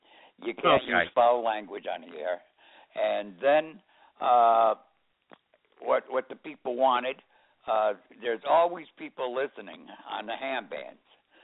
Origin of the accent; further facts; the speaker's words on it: Wallingford, Connecticut, United States; You see, I'm from Wallingford, Connecticut.